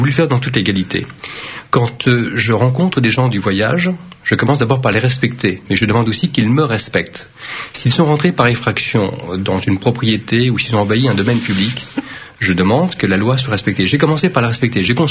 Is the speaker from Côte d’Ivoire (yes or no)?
no; France; French is a second language; also born or lived in Vietnam; Je suis né au Vietnam, je suis arrivé en France, je ne parlais pas un mot de français